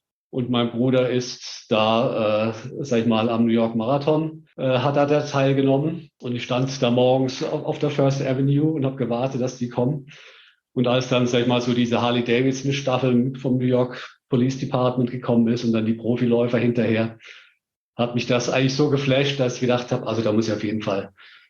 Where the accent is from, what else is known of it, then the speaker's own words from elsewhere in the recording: Heidelberg, Baden-Württemberg, Germany; Heidelberg-Halbmarathon natürlich in meiner Heimat